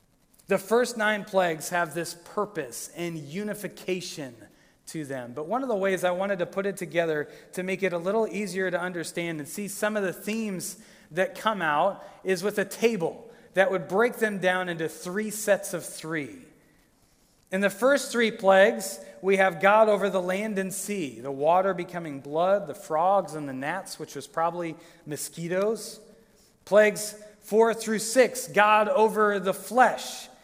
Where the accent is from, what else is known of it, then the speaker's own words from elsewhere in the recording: Minnesota, United States; But I grew up in Minnesota, and I remember camping out in the wilderness by a lake in Minnesota